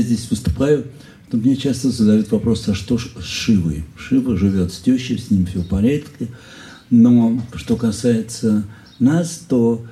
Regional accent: Paris, Île-de-France, France; я много живу в Париже, детство провел в Париже, поэтому у меня две души. Есть русская душа и французская.

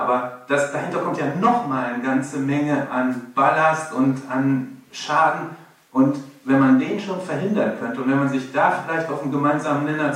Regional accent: Holzweiler, North Rhine-Westphalia, Germany; ich komme aus Holzweiler.

